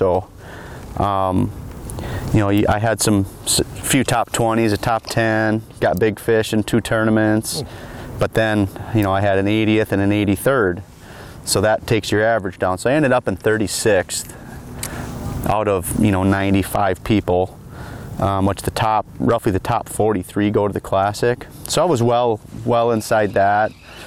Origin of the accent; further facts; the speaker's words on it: Aliva, Wisconsin, United States; I'm from Aliva, Wisconsin, so kind of this central western part of the state.